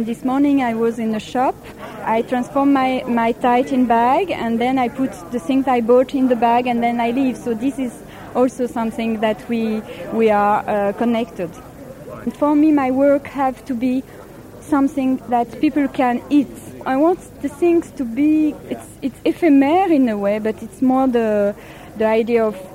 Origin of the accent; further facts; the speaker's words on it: Paris, Île-de-France, France; I'm coming from Paris, France.